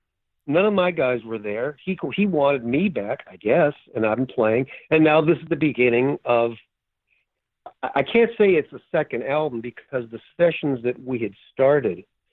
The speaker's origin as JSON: {"language": "English", "region": "Minnesota", "country": "United States", "said": "And it turns out we're both from Minnesota, two Jewish guys from Minnesota."}